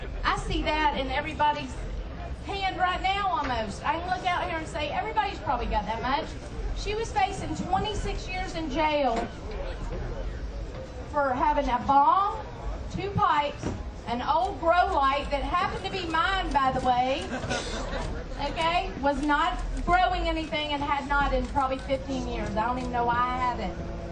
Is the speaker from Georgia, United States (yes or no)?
yes; Georgia, United States; Came a long way to see y'all. I'm from Georgia.